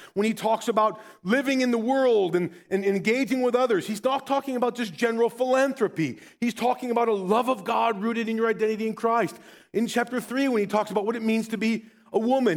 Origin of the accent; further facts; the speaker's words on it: Rockford, Illinois, United States; For me, for example, being born and raised in Rockford, Illinois, I feel pretty at home in this area.